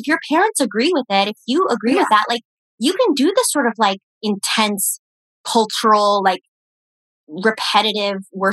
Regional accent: New York, United States; To me, as a New Yorker.

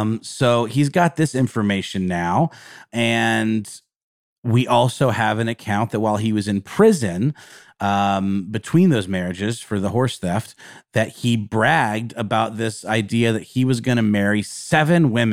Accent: the South, United States; any Southern drawl accents we do, we come honestly by. We're from the South.

